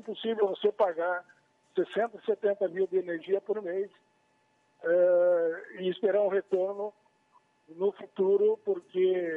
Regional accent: Brazil; vamos acreditar, como brasileiro que somos, no nosso país.

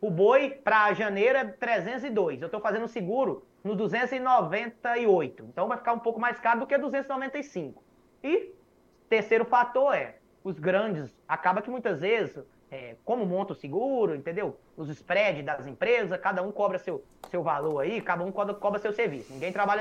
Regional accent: Bahia, Brazil; Eu fui criado pelo meu avô na Bahia, acompanhei meu avô.

